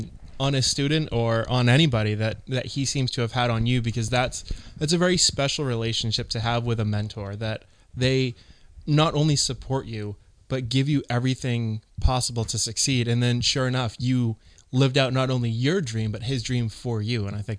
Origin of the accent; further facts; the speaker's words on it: Stratham, New Hampshire, United States; also born or lived in Exeter; we grew up in Stratham and Exeter, which are pretty big towns down in New Hampshire's coast.